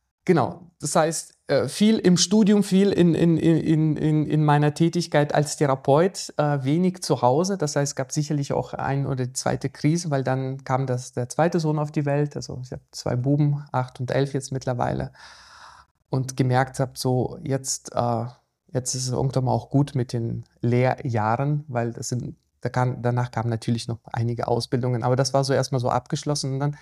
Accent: Ukraine; ich bin in der Ukraine mit Fleisch aufgewachsen.

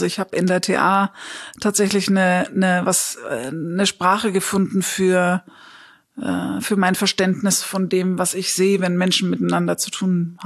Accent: Munich, Bavaria, Germany; born there; Dann bin ich zurück nach München in meine Geburtsstadt

